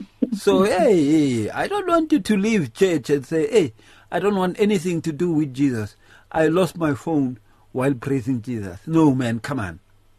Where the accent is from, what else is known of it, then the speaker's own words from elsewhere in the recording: South Africa; we see ourselves as a South African nation.